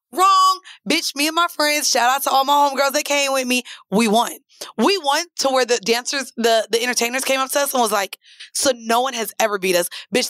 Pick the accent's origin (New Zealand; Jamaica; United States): Jamaica; I like food better in Jamaica, but I'm Jamaican